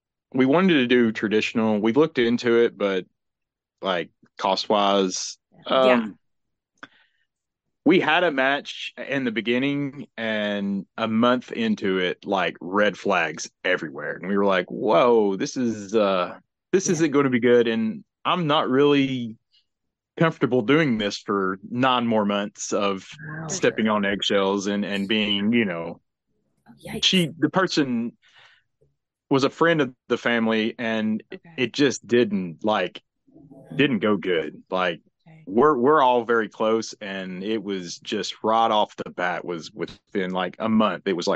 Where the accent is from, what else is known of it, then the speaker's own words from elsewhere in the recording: Knoxville, Tennessee, United States; I'm from Knoxville, Tennessee.